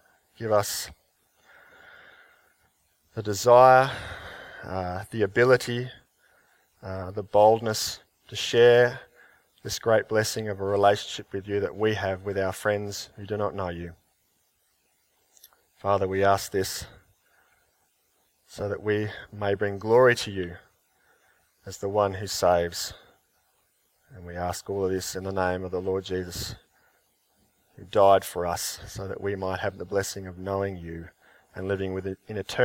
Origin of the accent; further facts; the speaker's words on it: Australia; We've been so very blessed as Australian Christians.